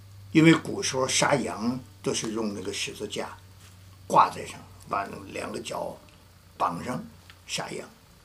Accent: China; 羔羊在我们中国人说施赞羔羊

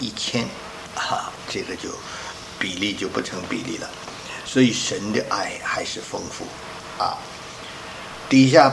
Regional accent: China; 比如我们中国人有关公，很多地方都怪拜呀

